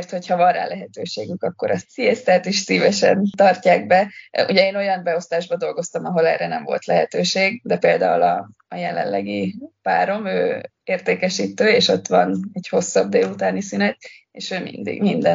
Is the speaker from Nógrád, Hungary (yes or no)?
no; Győr, Győr-Moson-Sopron, Hungary; also born or lived in Budapest; now in Malaga, Spain; Én Győrből vagyok Magyarországon belül, és én azt éreztem Győrbe egy picit, hogy Győrt kinőttem. Tanultam Pesten, és Pest pedig nekem nagy volt.